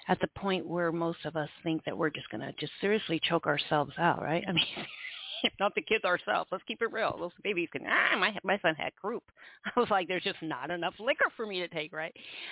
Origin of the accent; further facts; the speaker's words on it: Iowa, United States; And we're from Iowa, so my mom helped me make this farm.